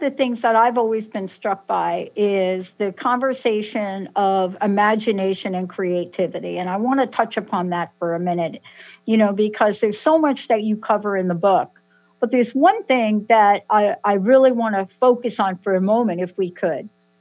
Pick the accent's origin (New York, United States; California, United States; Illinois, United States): New York, United States; I'm from New York, and I dialed the wrong phone number 15 years ago, but I didn't hang up.